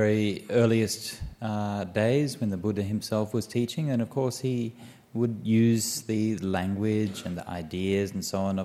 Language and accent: English; Perth, Western Australia, Australia; born there; I was born in Perth. At least my physical birth was in Perth. My spiritual birth was in Thailand.